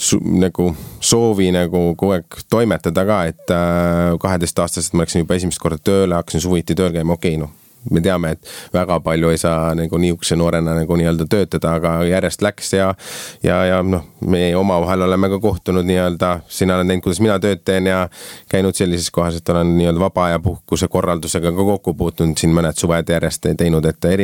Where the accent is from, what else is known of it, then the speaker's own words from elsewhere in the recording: Valjala, Saare County, Estonia; ma olin Sakla kandis, tegelikult kasvasin üles Sakla Valjale ja Kallemäe kandis, et need olid minu lapsepõlved seal kandis